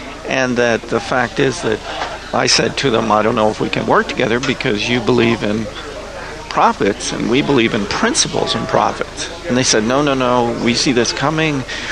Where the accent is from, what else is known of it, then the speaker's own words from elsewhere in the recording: Malibu, California, United States; also born or lived in Washington State; I came from growing up in Malibu to moving to Washington State and watching my dad go bankrupt.